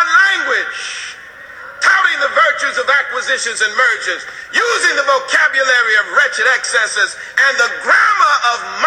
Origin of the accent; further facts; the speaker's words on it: New York, United States; I grew up in New York, and I remember in New York at one time there was a Manufacturers Hanover Bank